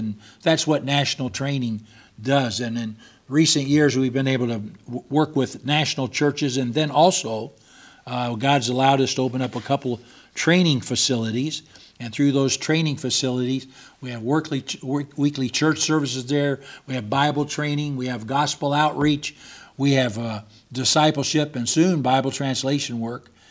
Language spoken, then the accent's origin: English; California, United States; first language English; also born or lived in Illinois, United States; I was born in Illinois and raised in California and served in Texas and Georgia and Pennsylvania and all kinds of different states.